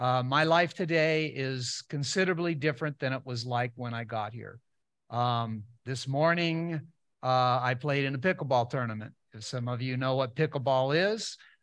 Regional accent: Walnut Creek, California, United States; I grew up in Walnut Creek, California, and my dad was a school teacher.

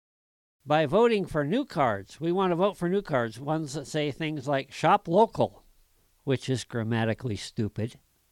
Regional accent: Bighorn, United States; I remember growing up in Bighorn, small community. The sign said 200 people.

